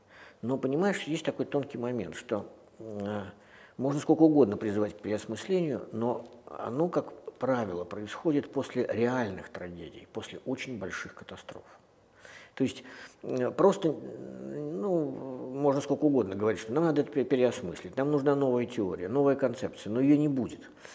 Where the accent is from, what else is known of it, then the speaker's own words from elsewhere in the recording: Russia; и, кстати, Россию, откуда я родом, и Беларусь